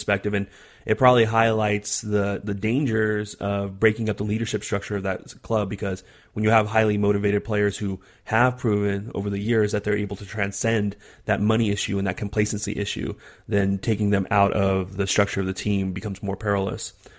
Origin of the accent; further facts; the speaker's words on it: California, United States; accent: Californian; Well, that's just my California accent coming out.